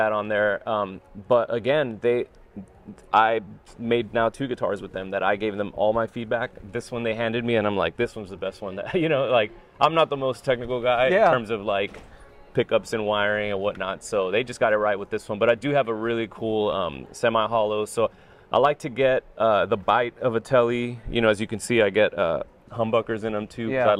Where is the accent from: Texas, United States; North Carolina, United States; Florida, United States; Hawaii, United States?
Texas, United States; Laredo; Because I'm from Laredo, Texas, which is south of there.